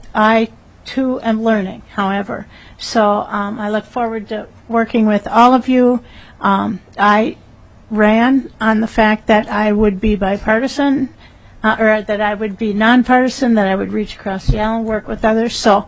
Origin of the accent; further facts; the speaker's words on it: Stillwater, Minnesota, United States; I'm from the Stillwater area, Stillwater, Lake Elmo, all the small communities along the St. Croix River.